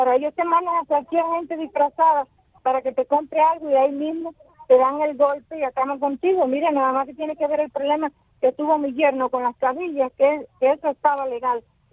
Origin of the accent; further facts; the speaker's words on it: Cuba; Y somos los cubanos los que tenemos el derecho de ser libres un día